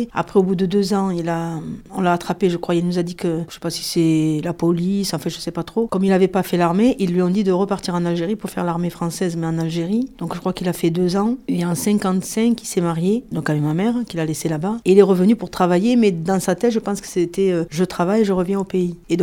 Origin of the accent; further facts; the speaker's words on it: Occitanie, France; Mes parents habitent la Faourette depuis longtemps, depuis 1976. Moi j'étais de la Faourette et je suis partie habiter à Bagatelle.